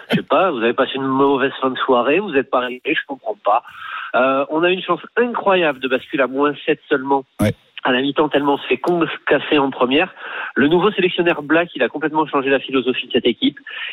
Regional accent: Toulouse, Occitanie, France; c'est pas parce que je suis toulousain

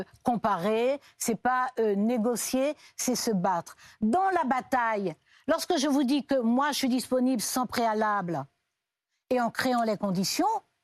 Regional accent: French Guiana; Je suis née, j'ai grandi en Guyane.

